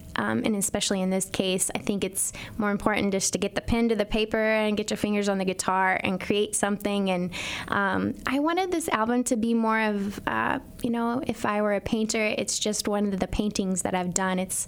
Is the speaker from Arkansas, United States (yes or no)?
yes; Alma, Arkansas, United States; my hometown, Alma, Arkansas, the spinach capital of the world.